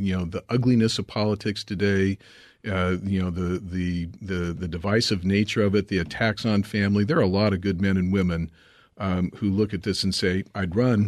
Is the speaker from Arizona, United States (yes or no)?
yes; Chandler, Arizona, United States; I am. Born and raised in Chandler.